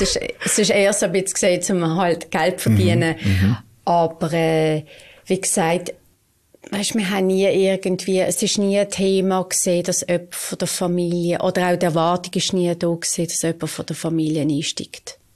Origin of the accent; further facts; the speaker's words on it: Muttenz, Basel-Landschaft, Switzerland; ich bin hier aufgewachsen, in Muttenz, genau. Aber eben, wie du jetzt siehst, ich bin in Muttenz aufgewachsen und wir haben unsere Bäckerei in Basel gehabt.